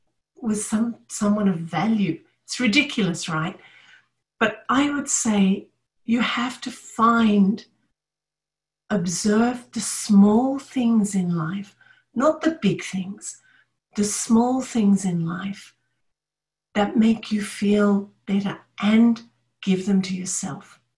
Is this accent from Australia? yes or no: yes; Australia; But I'm Australian and we have a very egalitarian sort of thing going on.